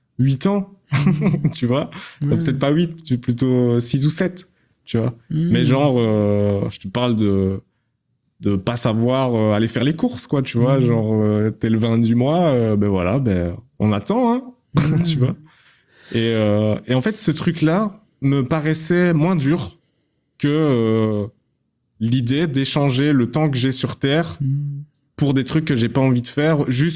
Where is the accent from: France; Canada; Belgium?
Belgium; Je suis belge, moi, déjà.